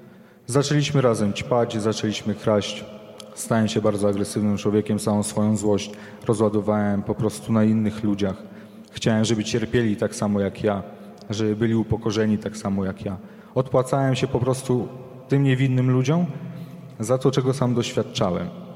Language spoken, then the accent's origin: Polish; Warsaw, Masovian Voivodeship, Poland; pochodzę z Mokotowa i kilkanaście lat temu była to jedna z gorszych dzielnic w Warszawie.